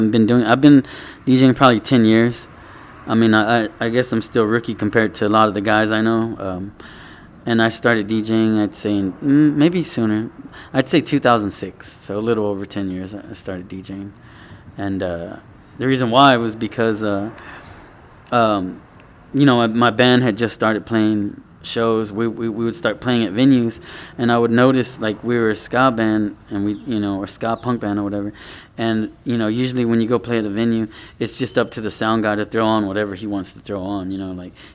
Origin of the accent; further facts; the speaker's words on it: Houston, Texas, United States; I mean, I'm from Houston, so I couldn't help but being into like screw music.